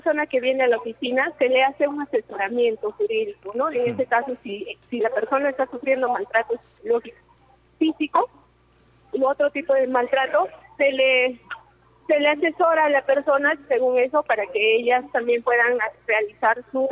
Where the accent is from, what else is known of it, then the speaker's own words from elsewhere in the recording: Antabamba, Apurímac, Peru; La alcaldesa de Grau, que es de Antabamba, que yo soy de Antabamba.